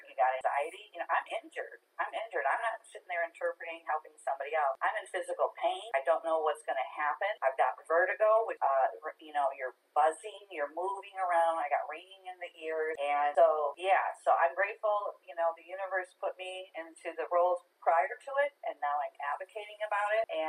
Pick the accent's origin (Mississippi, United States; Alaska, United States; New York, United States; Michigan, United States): Michigan, United States; Grand Rapids; Well, when I was growing up in Michigan, Grand Rapids, Michigan, I was experiencing hearing loss in grade school